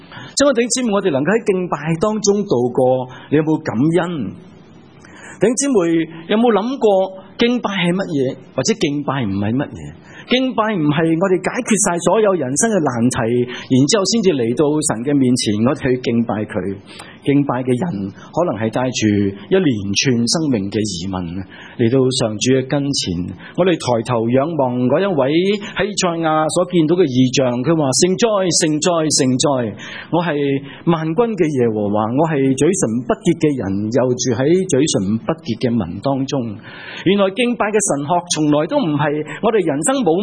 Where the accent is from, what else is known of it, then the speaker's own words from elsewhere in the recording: Hong Kong; 就是一个呢土生土长的香港人在、油麻地市区荡失路的故事